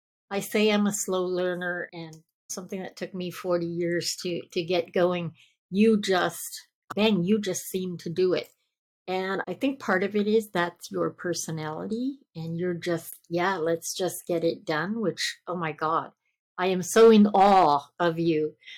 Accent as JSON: {"language": "English", "region": "Scotland", "country": "United Kingdom", "said": "My parents came from Scotland. I came from Scotland."}